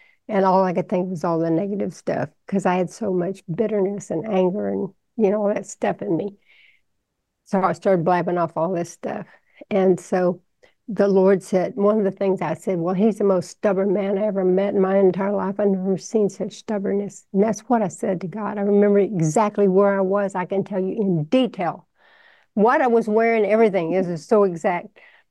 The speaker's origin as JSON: {"language": "English", "region": "Texas", "country": "United States", "accent": "Texan", "said": "I'm sorry, I'm Texan."}